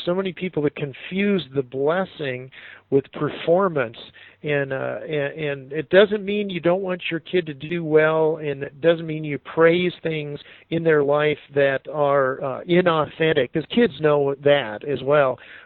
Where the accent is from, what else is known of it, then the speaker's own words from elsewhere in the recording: Arizona, United States; And I'm from Arizona, so we get this, you know, heat of the day deal